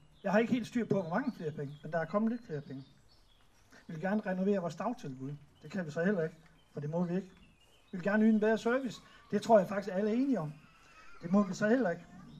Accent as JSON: {"language": "Danish", "town": "Horsens", "region": "Central Denmark Region", "country": "Denmark", "lives_now": "Fredericia, Denmark", "said": "Jeg er ny i Fredericia. Jeg har boet her i cirka 3,5 år. Jeg kommer fra Horsens."}